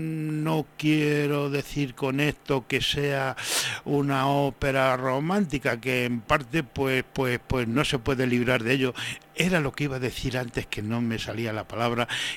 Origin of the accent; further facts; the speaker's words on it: Toledo, Castilla-La Mancha, Spain; yo soy de Toledo